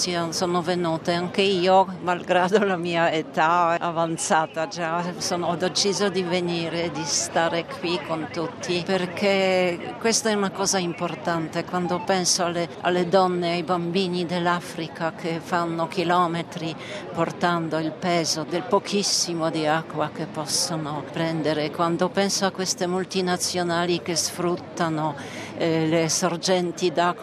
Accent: Kraków, Lesser Poland, Poland; Italian is a second language; now in Rome, Italy; Io sono polacca, vengo da Cracovia, ma da 38 anni a Roma lavoro nella Casa Generalizia.

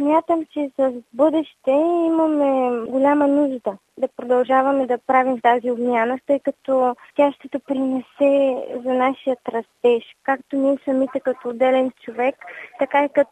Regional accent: Belene, Pleven Province, Bulgaria; от Белене съм, Енория Лъжена Дева Мария. На 19 години съм.

